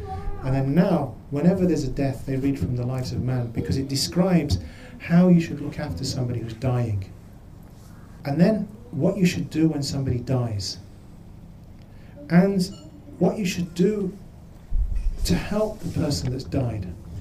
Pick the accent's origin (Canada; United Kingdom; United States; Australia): United Kingdom; England; And of course, I grew up in England and didn't know anything about South Africa.